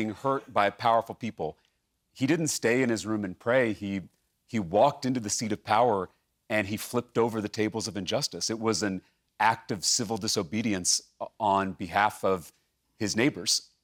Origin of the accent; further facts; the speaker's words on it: Texas, United States; Well, and you know, while Ken Paxton is in my home state, I'm an eighth-generation Texan